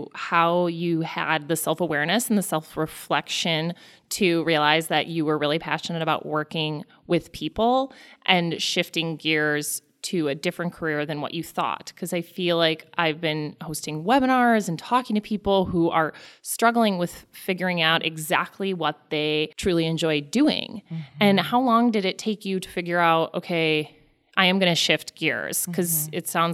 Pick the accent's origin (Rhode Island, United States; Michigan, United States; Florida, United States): Michigan, United States; Ann Arbor; I'm from Ann Arbor.